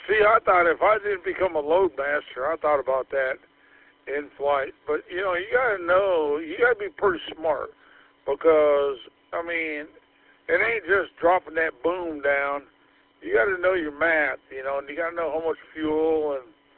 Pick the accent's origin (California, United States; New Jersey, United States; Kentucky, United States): California, United States; Vacaville; I grew up in Vacaville. And then when I got of age, like 17 or 18, I joined the Navy